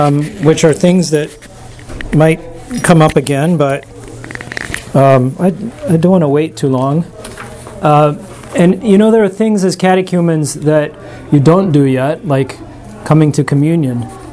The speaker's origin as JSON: {"language": "English", "town": "Santa Fe", "region": "New Mexico", "country": "United States", "said": "I'm from Santa Fe, New Mexico, and this kind of incense is burning everywhere all the time."}